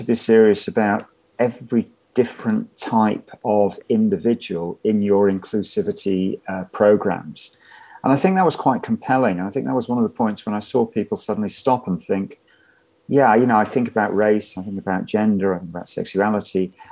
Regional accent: Yorkshire and the Humber, United Kingdom; I apologise for this as a Yorkshireman

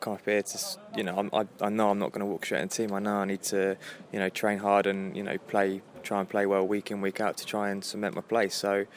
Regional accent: Bournemouth, South West England, United Kingdom; I was born and raised in Bournemouth and, you know, I'm a southern lad.

